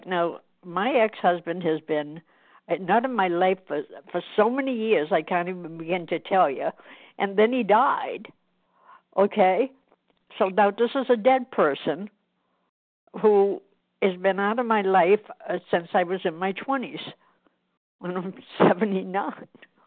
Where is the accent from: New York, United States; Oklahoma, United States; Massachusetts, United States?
Massachusetts, United States; I'm from Massachusetts.